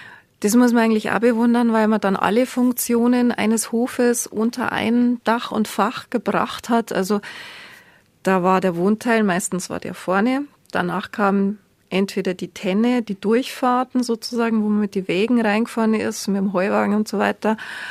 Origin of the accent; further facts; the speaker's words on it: Bavaria, Germany; Der ist aus meiner Heimat Altmühltal.